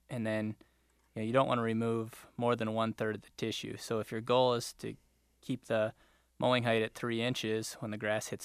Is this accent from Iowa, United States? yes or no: yes; Iowa, United States; also born or lived in Tennessee; I grew up in Iowa, actually, and then I spent the last 10 years at the University of Tennessee in graduate school.